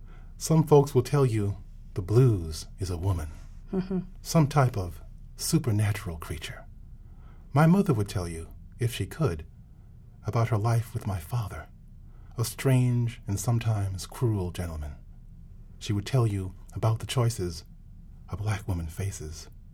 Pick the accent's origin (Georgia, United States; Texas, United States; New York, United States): New York, United States; Rochester; probably in my hometown of Rochester, New York, and then in New York City